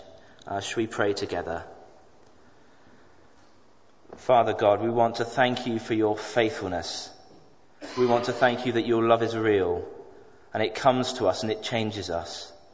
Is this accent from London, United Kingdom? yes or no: no; Bristol, South West England, United Kingdom; I grew up here in Bristol among the fellowship at Kensington Baptist Church, here in this very church.